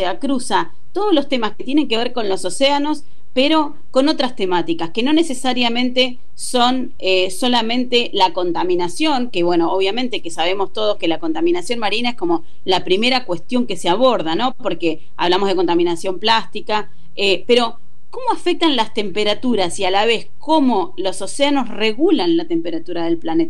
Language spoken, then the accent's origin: Spanish; Trelew, Chubut, Argentina; Sabes que yo soy de Trelew.